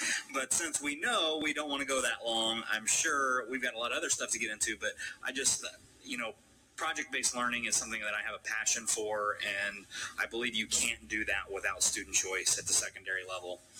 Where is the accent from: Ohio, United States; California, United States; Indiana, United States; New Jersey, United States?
Indiana, United States; Rushville; there is no other pizza king that I have ever been to that has lived up to my hometown pizza king. The pizza king in Rushville, Indiana